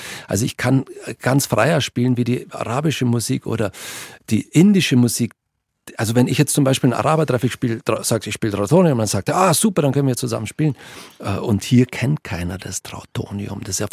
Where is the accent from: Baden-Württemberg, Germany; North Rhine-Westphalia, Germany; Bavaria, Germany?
Bavaria, Germany; Aus Bayern sowieso, wenn Sie aus Bayern nach Berlin fahren, der meinte, ich komme aus dem Urwald.